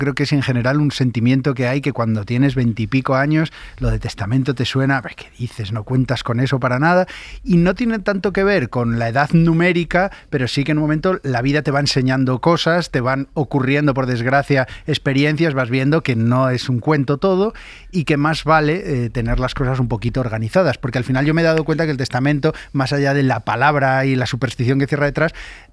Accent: Galicia, Spain; tampoco soy el primer gallego que ha hecho dinero gracias al narcotráfico

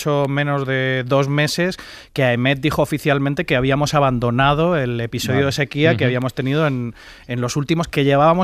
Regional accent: Spain; que afectó a mi tierra, al sureste, que fue también tremenda.

